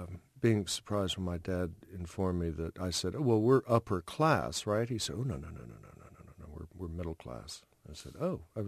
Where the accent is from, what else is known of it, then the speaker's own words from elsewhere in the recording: Stamford, Connecticut, United States; I grew up in Stamford, Connecticut.